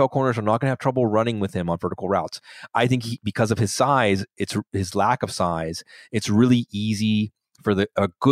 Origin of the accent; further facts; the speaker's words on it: Pittsburgh, Pennsylvania, United States; I'll mention my hometown Pittsburgh Pitt Panther, Jester Weah.